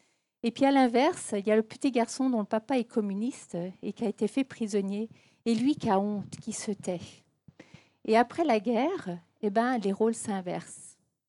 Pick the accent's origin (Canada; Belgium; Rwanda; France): France; Bon, je suis française.